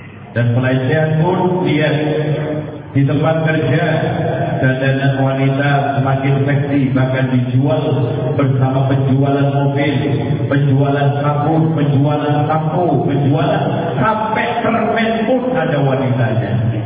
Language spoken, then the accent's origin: Indonesian; Java, Indonesia; Orang Jawa, karena saya dari Jawa